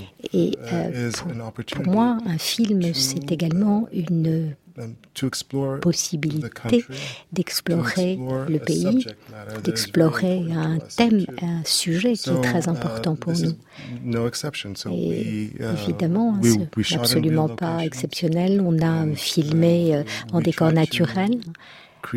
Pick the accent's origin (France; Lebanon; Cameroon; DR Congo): Lebanon; also born or lived in Kuwait / Los Angeles; Au Koweït, mais mes parents sont libanais. Et en fait, j'ai grandi au Liban jusqu'à 1990. Et donc, toute mon enfance s'est déroulée pendant la guerre. Et plus tard, oui, j'ai fait des études à Los Angeles, mais je suis retournée au Liban.